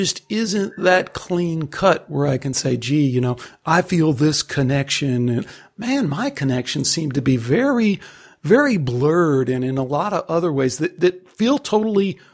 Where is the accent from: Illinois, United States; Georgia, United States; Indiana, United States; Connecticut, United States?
Illinois, United States; Chicago; this is more where I'm supposed to be than Chicago, where I grew up.